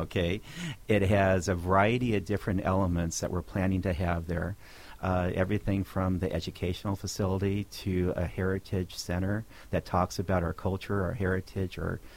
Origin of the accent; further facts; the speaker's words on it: California, United States; now in Southern California, United States; because I had so many bad allergies growing up in Northern California.